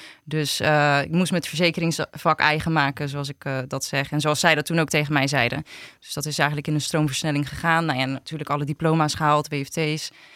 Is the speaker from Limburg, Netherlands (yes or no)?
no; Rotterdam, South Holland, Netherlands; geboren en getogen in Rotterdam. Ik ben 28 jaar